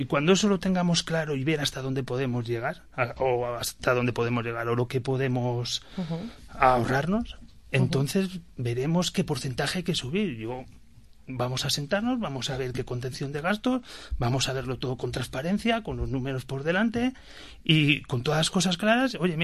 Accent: Borriol, Valencian Community, Spain; Sí, soy de Borriol.

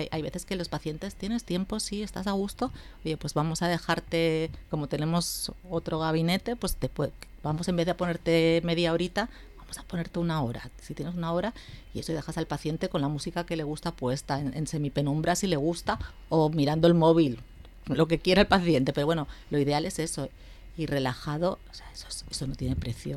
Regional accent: Spain; Y no olvidar que somos españoles.

